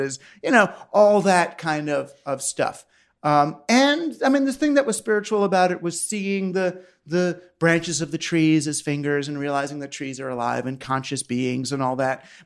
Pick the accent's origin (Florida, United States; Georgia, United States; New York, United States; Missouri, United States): New York, United States; Queens; also born or lived in Larchmont, United States / Scarsdale, United States; Me, Queens, Larchmont, you know, Scarsdale at the end, as my dad got better jobs.